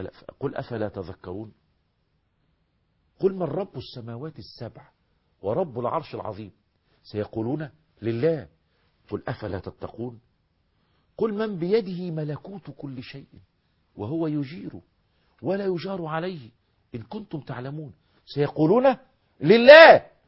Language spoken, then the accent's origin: Arabic; Egypt; عندنا في مصر